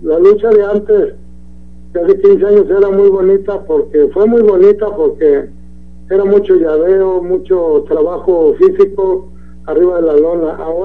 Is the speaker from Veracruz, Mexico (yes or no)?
no; Guadalajara, Jalisco, Mexico; Soy de Jalisco, soy de aquí de Guadalajara.